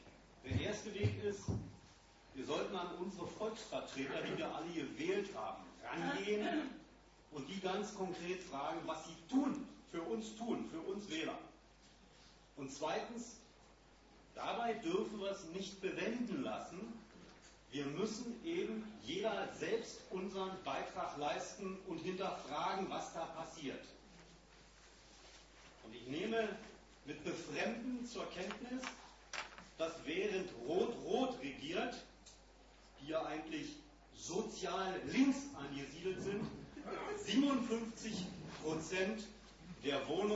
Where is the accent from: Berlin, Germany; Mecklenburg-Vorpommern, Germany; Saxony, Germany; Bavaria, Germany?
Berlin, Germany; ich komme aus Lichtenberg.